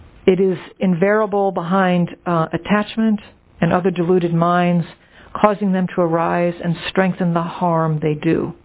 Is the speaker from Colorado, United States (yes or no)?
no; New Orleans, Louisiana, United States; now in New York, United States; When I first moved to New York, I could never get on the subway because I'm from New Orleans, where we're all pretty slow.